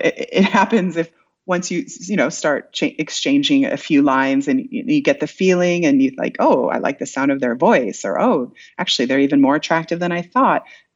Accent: Iowa, United States; and I'm from Iowa originally, and I'm used to like making eye contact and smiling at people.

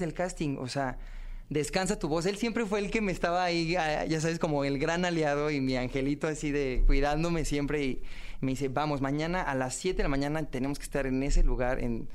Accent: Puebla, Mexico; also born or lived in State of Mexico; Nací en el Estado de México, pero a los 4 meses me fui a vivir a Puebla por cambios de la vida y de mi familia. Y entonces la mitad de mi vida la viví en Puebla.

